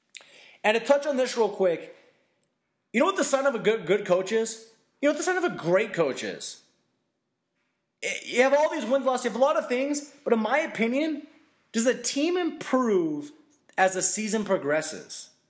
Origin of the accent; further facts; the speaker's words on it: Albuquerque, New Mexico, United States; we are from Albuquerque, New Mexico, so we root on our New Mexico Lobos nonstop, diehard